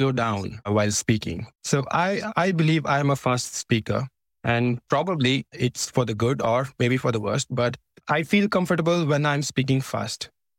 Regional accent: India; English is a second language; now in Germany; basically from India.

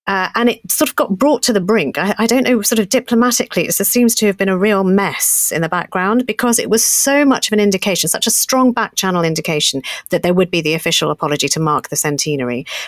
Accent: East of England, United Kingdom; Well, I'm born in Britain, not a passport holder, Essex girl.

